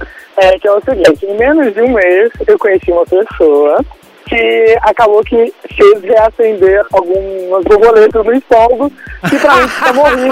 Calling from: Belo Horizonte, Minas Gerais, Brazil; Eu falo de BH.

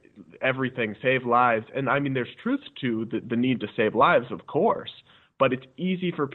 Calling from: Arlington, Virginia, United States; I agree, and I'm calling in from Arlington, Virginia, just outside D.C.

